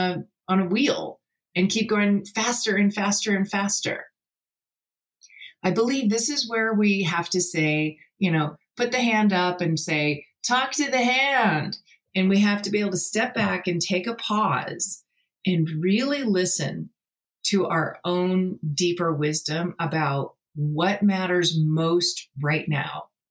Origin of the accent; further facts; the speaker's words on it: California, United States; I grew up in California, and you know, there's pockets, of course